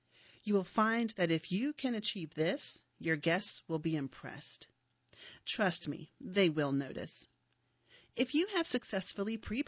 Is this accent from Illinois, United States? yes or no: no; Raleigh, North Carolina, United States; Growing up in Raleigh, my favorite part of the local Sunday paper was a section called the Mini Page, which was devoted to children.